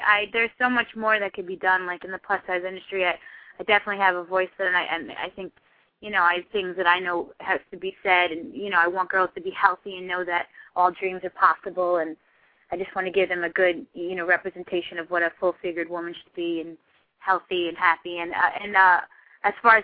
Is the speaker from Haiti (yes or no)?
yes; Haiti; I grew up in Haiti as well, and it's just, it's dear to me